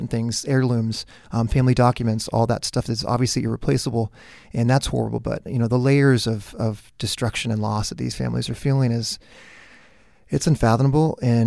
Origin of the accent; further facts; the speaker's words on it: California, United States; I'm originally from Orange County. I lived with my fiance at the time for 2 years in Venice Beach. So I have some very fond memories there. Spent a lot of time in LA as a kid, you know, just proximity to growing up in Orange County.